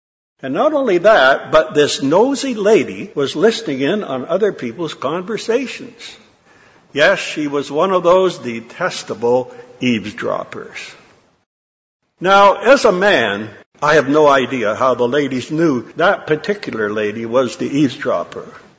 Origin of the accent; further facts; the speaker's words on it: Canada; As a child growing up in Canada, I really wasn't affected all that much by the Second World War.